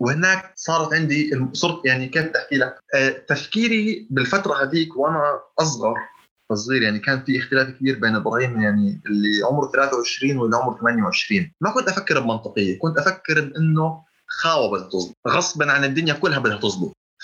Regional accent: Jordan; now in Canada; الجالية الأردنية مثلاً والله إحنا ما نتعاملش مع الجالية المصرية

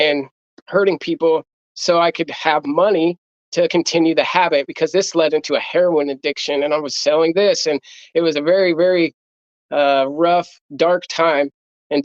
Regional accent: Iowa, United States; I'm from Iowa. I moved to the city. I was from a small town, but I moved to Des Moines, the city.

